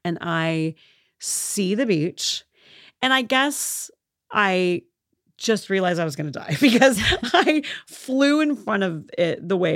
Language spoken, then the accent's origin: English; Midwest, United States; I don't care, because I grew up in the Midwest, so the Pacific Ocean is still the most exotic thing I've ever seen in my life.